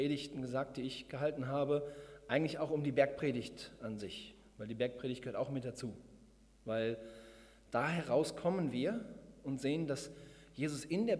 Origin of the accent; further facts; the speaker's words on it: Waiblingen, Baden-Württemberg, Germany; bin aus Waiblingen, wohne auch dort, jetzt schon seit 2 Jahren in Waiblingen